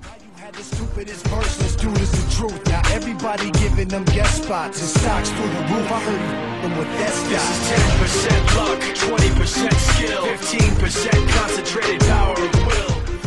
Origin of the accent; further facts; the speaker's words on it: Rome, Lazio, Italy; è un pezzo, come si dice dalle mie parti a Roma, è un pezzo scopereccio.